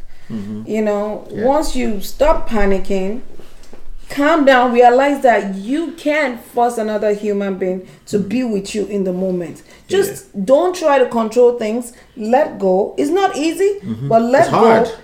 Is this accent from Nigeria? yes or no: yes; Nigeria; I grew up in Nigeria.